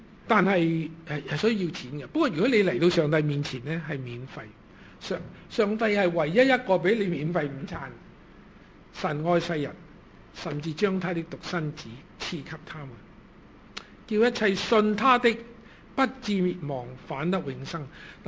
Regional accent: China; 我們中國人有句話，天將降大任於斯人也

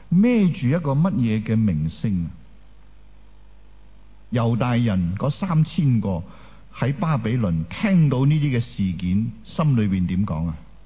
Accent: Hong Kong; 我们香港人很明白

